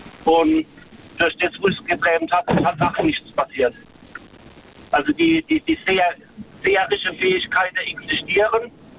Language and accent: German; Römerberg, Rhineland-Palatinate, Germany; Ich komme aus Römerberg.